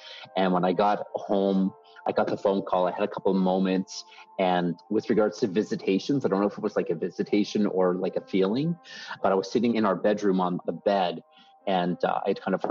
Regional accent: Nova Scotia, Canada; It's a university in my hometown, yes, which is where I went.

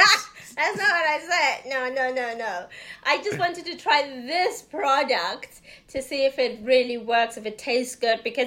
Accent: Mabopane, Gauteng, South Africa; Mabupane, which is how we say it, but it's more now. It's not now. It's an extension of Pretoria.

